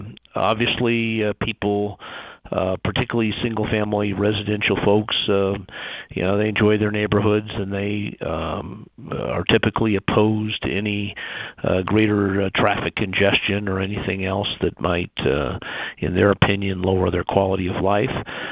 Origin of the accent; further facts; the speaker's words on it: Colorado Springs, Colorado, United States; I grew up in Colorado Springs.